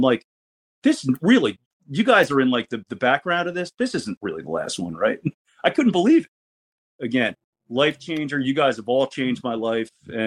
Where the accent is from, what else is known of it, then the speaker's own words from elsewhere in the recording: New Jersey, United States; I didn't see him in the AWA or the NWA because I was from New Jersey, but I saw him in the WWWF, fighting Bruno and people like that.